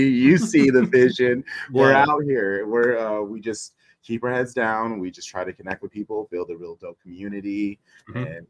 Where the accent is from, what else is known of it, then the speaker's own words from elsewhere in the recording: United States; because I especially as an American, there's so much I don't know.